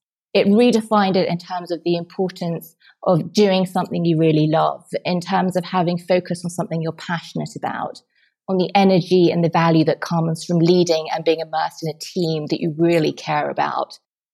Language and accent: English; England, United Kingdom; And being English, we have to be self-effacing.